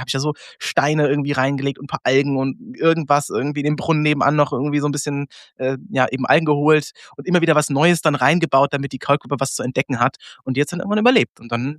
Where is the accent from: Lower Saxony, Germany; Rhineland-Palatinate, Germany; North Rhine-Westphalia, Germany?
Rhineland-Palatinate, Germany; Ich bin aufgewachsen ja einfach im rheinland-pfälzischen Kaff-Umland. Also ich hatte keinen Bezug zu Städten, weil es gab keine Städte in unserer Nähe. Mhm. Also ich bin irgendwo in dieser Ecke zwischen Koblenz, Wiesbaden, Mainz, Frankfurt, in diesem Dreieck da irgendwo aufgewachsen. Da ist nichts.